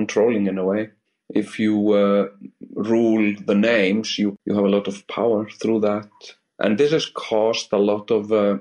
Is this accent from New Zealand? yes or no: no; Iceland; English is a second language; I'm Icelandic. I was born in Iceland in 1967, and I've lived here for the most part of my life.